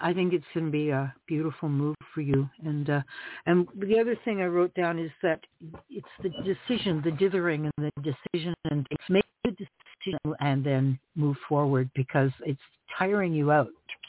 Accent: Canada; I'm from Canada, so make sure my geography is correct.

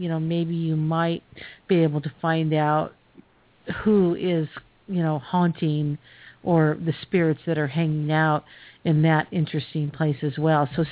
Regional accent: Indio, California, United States; Oh yeah, I was born and raised in Indio, by Palm Springs.

